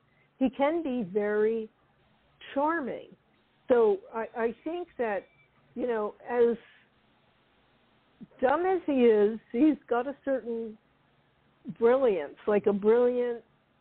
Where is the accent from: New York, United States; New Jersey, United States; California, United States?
New York, United States; No, I'm from New York, and, you know, Trump was a joke to us.